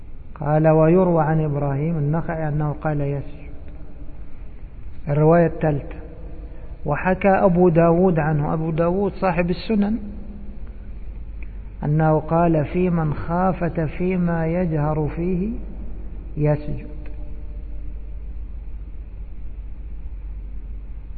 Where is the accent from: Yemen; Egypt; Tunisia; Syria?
Egypt; عندنا في مصر يمرون، في مصر يمرون اللي عنده أي شيء يأخذه يجمع الخردة